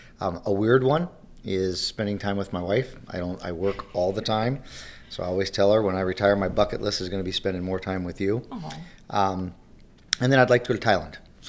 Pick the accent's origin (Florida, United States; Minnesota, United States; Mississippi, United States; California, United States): Minnesota, United States; St. Paul; St. Paul.